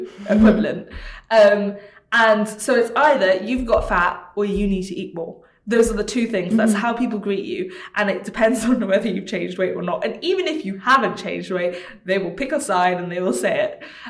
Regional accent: Hong Kong; born there; I use the term British because I was born in Hong Kong, which is the term you use out there

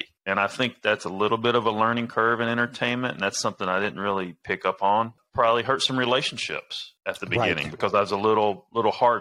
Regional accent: New York, United States; growing up in the Bronx, too, is almost survival.

